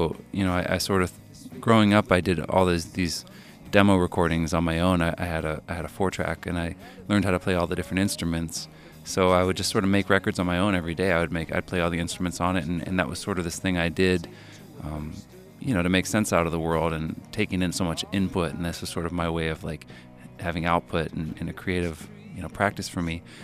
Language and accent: English; Pittsburgh, Pennsylvania, United States; now in Minneapolis, United States; I mean, I grew up in Pittsburgh, but I moved to Minneapolis